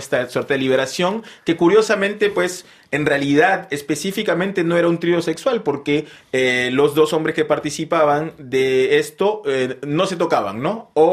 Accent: Peru; moved away as an adult; muchos de ellos, como yo, cuando salimos del Perú, salimos huyendo de lo que pensamos era esta etapa un poco triste de la dictadura.

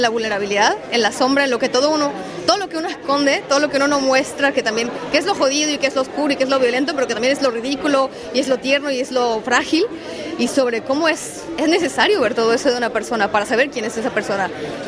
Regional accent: Mexico; Yo soy mexicana

